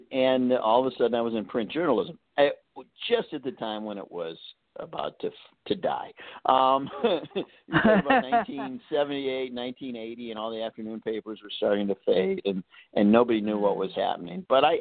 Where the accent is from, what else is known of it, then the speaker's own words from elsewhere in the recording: Chicago, Illinois, United States; It's a pretty conventional life. I grew up in Chicago.